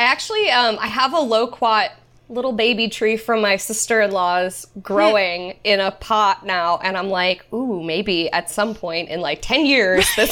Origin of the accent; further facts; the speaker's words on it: Tampa, Florida, United States; I actually only went there. I'm from Florida. So, like, we went to school in St. Augustine.